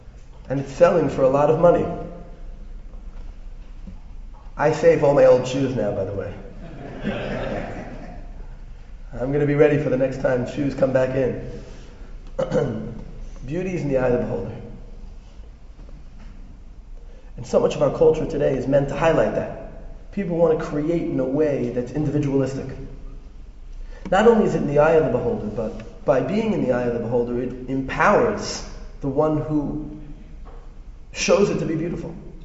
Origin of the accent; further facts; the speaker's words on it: Brooklyn, New York, United States; Because, you know, growing up in Brooklyn, when your sneakers had worn out their welcome, you would tie the laces together